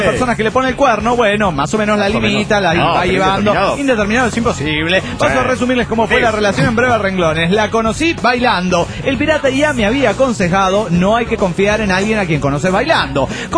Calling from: Tunja, Boyacá, Colombia; de Tunja, Colombia.

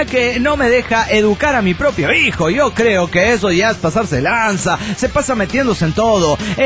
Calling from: Zacatecas, Mexico; de Zacatecas, México.

